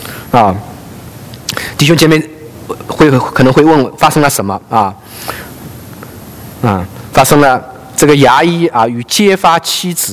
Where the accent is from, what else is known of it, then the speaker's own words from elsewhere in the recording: China; now in United States; 这个我们从大陆来，在这个美国能够开业